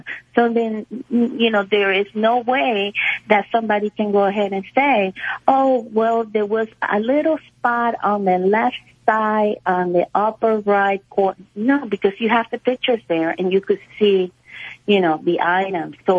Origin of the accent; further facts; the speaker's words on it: Venezuela; English is a second language; I'm from Venezuela, and in Venezuela, a lot of people do not take the stores don't take returns.